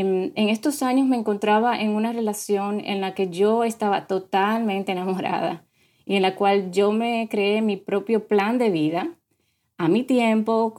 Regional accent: Dominican Republic; now in Miami, United States; como dice Patricia, vivo en la ciudad de Miami, Florida. Soy de origen dominicana.

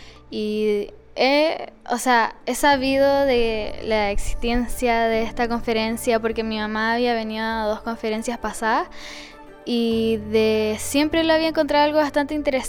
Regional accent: Viña del Mar, Valparaíso, Chile; soy de Viña del Mar.

